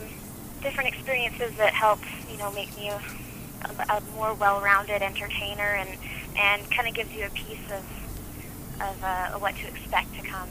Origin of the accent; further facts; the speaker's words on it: Dawson Creek, British Columbia, Canada; now in Prince George, Canada; Yeah, that's my hometown. Right now, I'm actually a few hundred miles south of that.